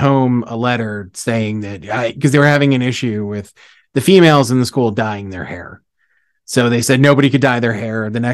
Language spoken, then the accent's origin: English; Philadelphia, Pennsylvania, United States; Northeast Philly.